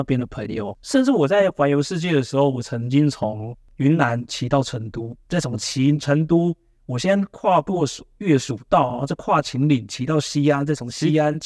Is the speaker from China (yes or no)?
no; Taiwan; 他们听到我是台湾来的，就啊台湾小弟